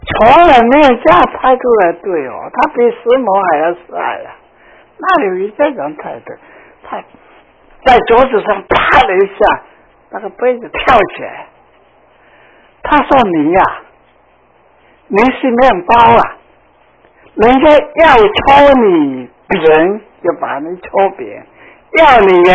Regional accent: Zhanjiang, Guangdong, China; 我是广东人，我的家乡在湛江，靠近广州，靠近香港。

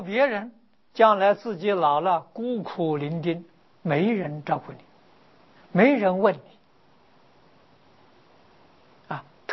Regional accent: Taiwan; 我们从台湾来的

